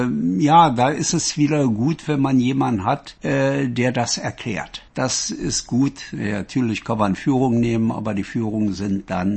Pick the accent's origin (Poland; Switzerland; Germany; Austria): Germany; was uns als Deutsche eigentlich begeistert, weil wir es so mal in Kindheit geahnt haben oder erlebt haben